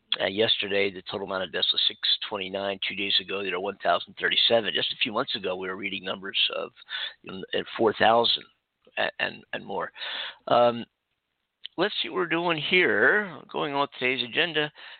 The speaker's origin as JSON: {"language": "English", "town": "Philadelphia", "region": "Pennsylvania", "country": "United States", "said": "I'm from Philadelphia."}